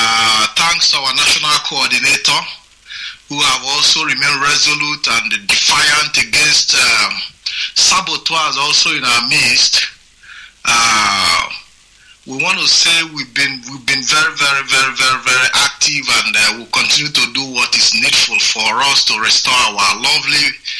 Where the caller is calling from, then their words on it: Italy; and I'm calling from Italy.